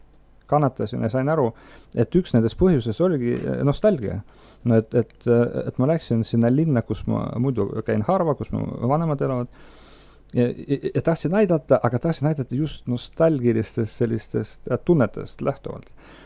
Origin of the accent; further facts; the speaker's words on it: Narva, Ida-Viru County, Estonia; born there; linnas, kus ma olen sündinud, see on Narva linn.